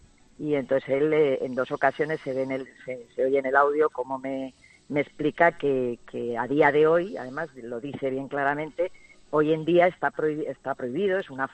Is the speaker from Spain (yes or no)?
yes; Spain; y yo le digo que porque soy española